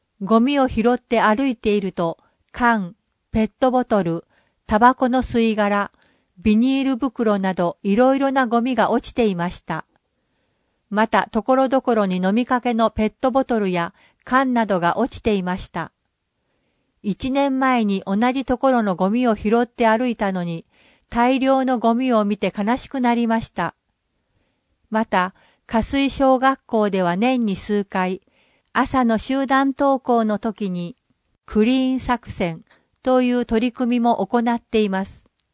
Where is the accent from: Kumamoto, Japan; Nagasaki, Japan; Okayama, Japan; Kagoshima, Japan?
Nagasaki, Japan; Iki; 僕は生まれ育った息の島が大好きです。